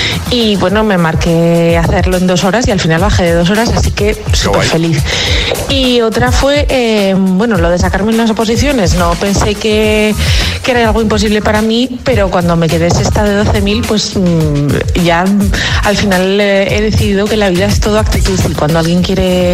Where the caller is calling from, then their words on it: Zaragoza, Aragon, Spain; de Zaragoza.